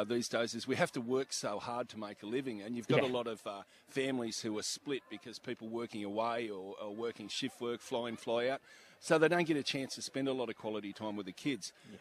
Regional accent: Noosa, Queensland, Australia; I work as a professional fishing guide in my hometown of Noosa.

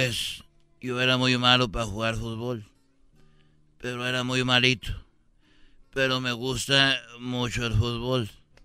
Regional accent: Jalisco, Mexico; yo soy de Jalisco

